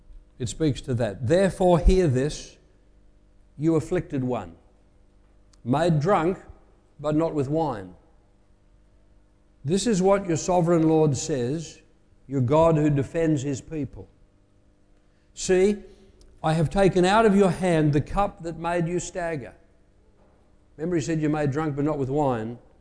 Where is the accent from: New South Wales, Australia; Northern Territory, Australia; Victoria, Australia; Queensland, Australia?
New South Wales, Australia; Sydney; I grew up in Sydney to the sound of cicadas in the land.